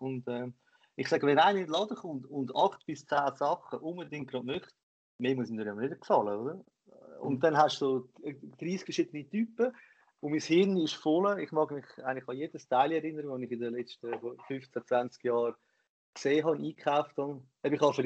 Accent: Zurich, Switzerland; vor allem da bei uns in Zürich und überall

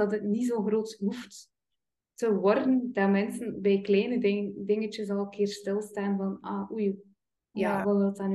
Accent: West Flanders, Belgium; Ja, als West-Vlaming zijn we daar heel goed in.

